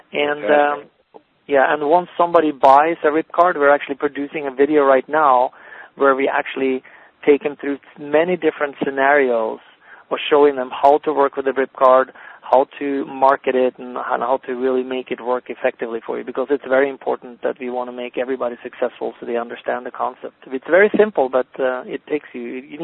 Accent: Norway; now in San Francisco, United States; born and raised in Norway, and actually been living here for 23 years now. Uh-huh. But I live right, not downtown, but the Nob Hill in San Francisco.

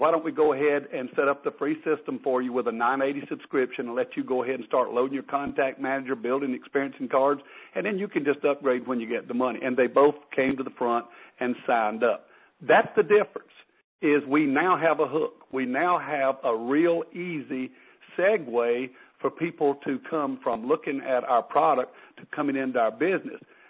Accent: North Carolina, United States; Yeah, but I'm from North Carolina.

